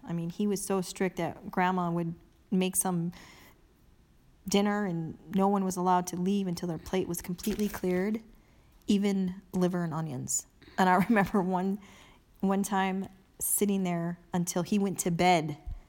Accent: Ohio, United States; also born or lived in Fort Wayne, Indiana; Well, I was born in Fort Wayne, Indiana. Lived there until I was like two, so I don't remember Indiana at all. I grew up in Ohio. We moved around a lot.

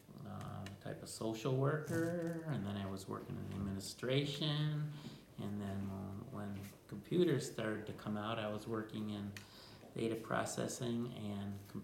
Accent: Buffalo, New York, United States; I was born in Buffalo. I was told by my parents that when I came out of the hospital, I came into their new home in North Buffalo. And I lived there until I went to college.

